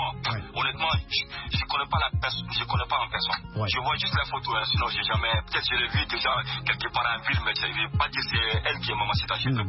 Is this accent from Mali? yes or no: yes; Mali; Moi, en tant que Malien, citoyen du monde, je respecte ce monsieur parce que c'est mon nouveau président.